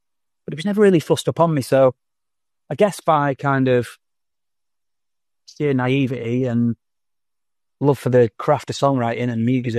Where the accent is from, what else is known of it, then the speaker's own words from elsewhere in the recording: Blackpool, North West England, United Kingdom; England in a little town called Blackpool, which is about 45 minutes, an hour away from Manchester. So I grew up just outside of Blackpool